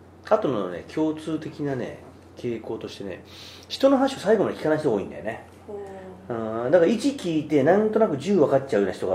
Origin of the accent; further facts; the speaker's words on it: Hiroshima, Japan; accent: Hiroshima dialect; で僕であれば要は広島弁で喋りなさいというのと一緒ね